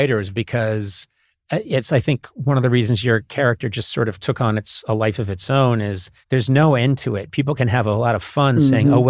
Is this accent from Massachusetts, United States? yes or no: yes; Boston, Massachusetts, United States; I grew up in Boston and Red Sox, of course, are everything.